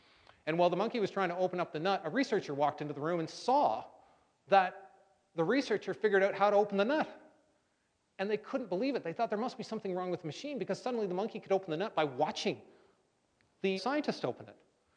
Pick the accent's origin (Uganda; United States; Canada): Canada; I'm Canadian and my French sucks, I'm sorry.